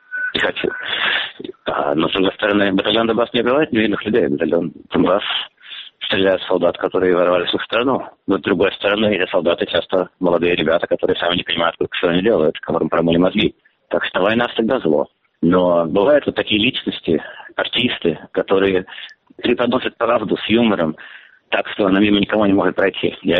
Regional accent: Moscow, Russia; moved away; Я как человек из Москвы, не то, что соответствуюсь, но да, все-таки я родился в Москве, я там вырос, и как бы моя бывшая родина

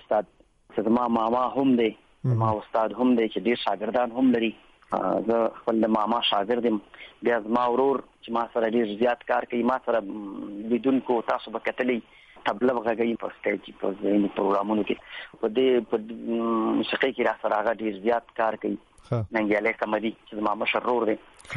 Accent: Jalalabad, Nangarhar, Afghanistan; born there; زه په جلال آباد ښار کې پیدا شوم، په ریګ شامت خان منطقه یو کلی ورته وایي په هغه ځای کې پیدا شوم.

